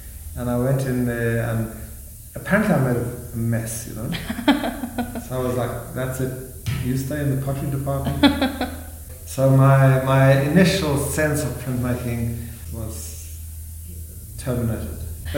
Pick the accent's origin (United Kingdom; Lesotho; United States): Lesotho; But I was there, and I was enjoying it. I came from Lesotho.